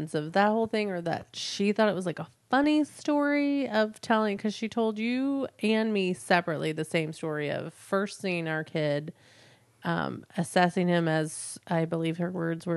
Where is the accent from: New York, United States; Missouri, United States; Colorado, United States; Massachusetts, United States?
Missouri, United States; St. Louis; I grew up in St. Louis, and my only interaction with people that were negative toward people of color were, like, you know, the older generation, grandparents' age.